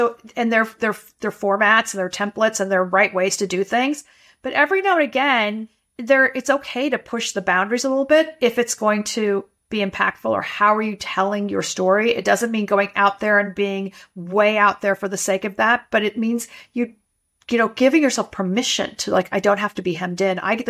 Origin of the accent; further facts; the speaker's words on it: United States; I'm an American speaking to a Canadian.